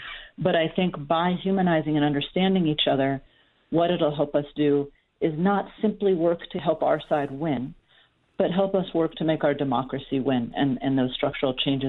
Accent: Fairbanks, Alaska, United States; now in Washington, D.C., United States; But I come from Fairbanks, Alaska, and one of the things that I realized when I moved to Washington, D.C., was just how different life is when you live in a rural area than a city

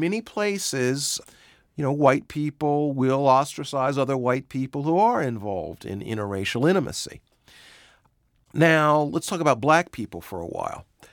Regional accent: Massachusetts, United States; Let's go back to my home state, Massachusetts.

